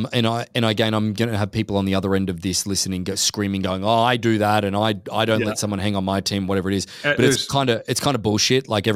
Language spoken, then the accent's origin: English; Australia; when I came from Australia